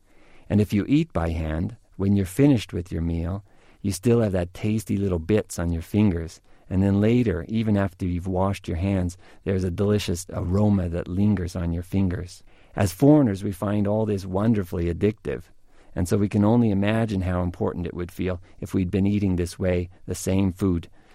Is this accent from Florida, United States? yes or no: no; Wyoming, United States; We're from Wyoming, right?